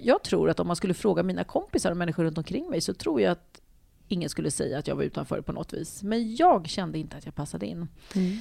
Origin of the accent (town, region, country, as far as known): Vånga, Östergötland, Sweden; born or raised there